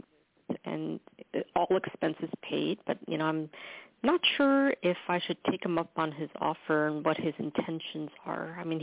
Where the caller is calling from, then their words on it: New York, United States; I'm calling from New York